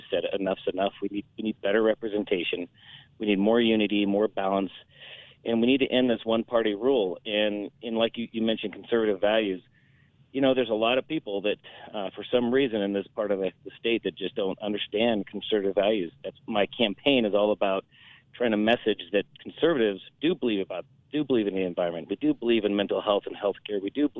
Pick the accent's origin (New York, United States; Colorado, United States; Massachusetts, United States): Colorado, United States; Boulder; born there; I was born in Boulder, disappeared for 20 years as a naval officer after I graduated from, CU as an engineering grad, came back